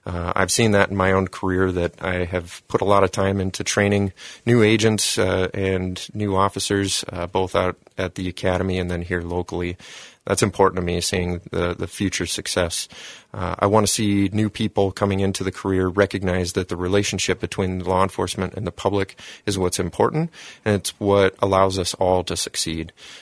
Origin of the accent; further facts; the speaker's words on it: Sioux Falls, South Dakota, United States; I was a SDSU student. I grew up in Sioux Falls, came up here for college